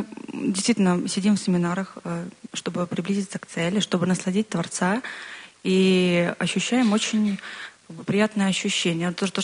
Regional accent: Kyiv, Ukraine; я из Киева.

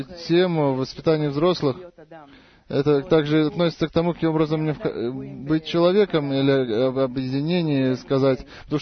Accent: Rehovot, Central District, Israel; я из Рехобота.

